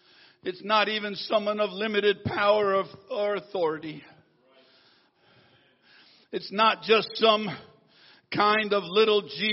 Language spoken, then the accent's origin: English; Buffalo, New York, United States; He's back in my hometown, Buffalo.